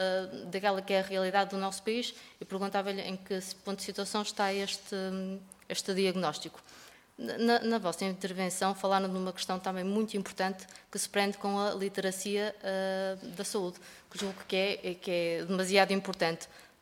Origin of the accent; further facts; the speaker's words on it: Santo Tirso, Norte, Portugal; sou de Santo Tirso